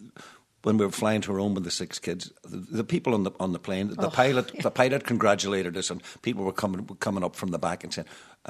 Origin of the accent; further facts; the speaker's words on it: Derry, Northern Ireland, United Kingdom; I can remember growing up in Derry when in very modest houses, a piano would have been more important than a three-piece suite.